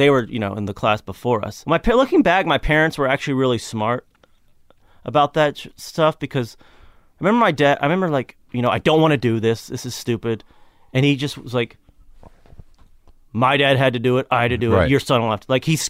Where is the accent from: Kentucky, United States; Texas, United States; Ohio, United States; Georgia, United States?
Kentucky, United States; Yeah, I grew up in Kentucky. My family's mostly from Tennessee. Jews from Tennessee and Kentucky.